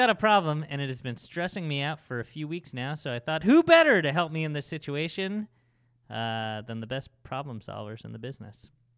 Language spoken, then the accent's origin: English; Scotland, United Kingdom; now in United States; They've been wanting to travel to Thailand for a few years and currently live in my hometown in Scotland.